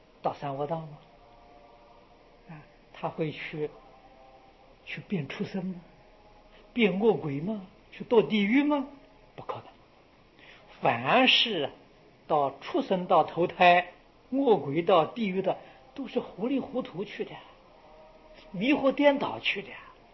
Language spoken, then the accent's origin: Chinese; China; 我们中国人讲五福，五福里面最重要的就是好死啊！